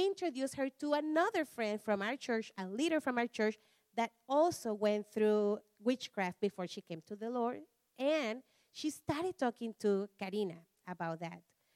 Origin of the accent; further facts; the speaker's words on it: Panama City, Panamá, Panama; So I am from Panama. I was born in Panama City, Panama.